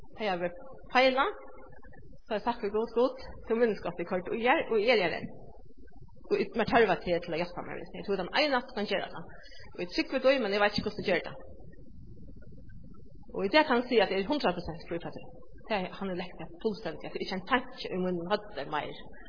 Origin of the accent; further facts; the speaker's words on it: Poland; jag är från Polen